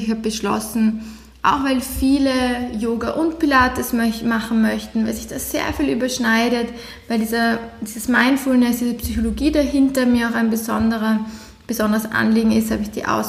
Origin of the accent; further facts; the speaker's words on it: Vienna, Austria; als Wienerin zu unterschreiben, dass man jetzt wirklich also Niederösterreicherin ist